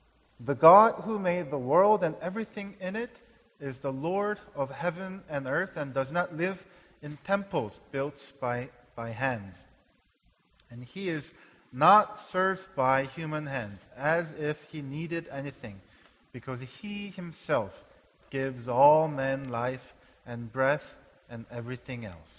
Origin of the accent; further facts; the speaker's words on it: South Korea; And I'm originally from South Korea.